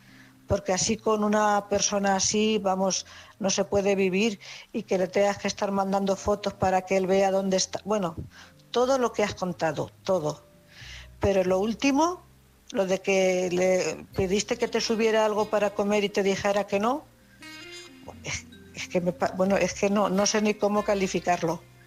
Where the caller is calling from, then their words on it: Cuenca, Castilla-La Mancha, Spain; de Cuenca.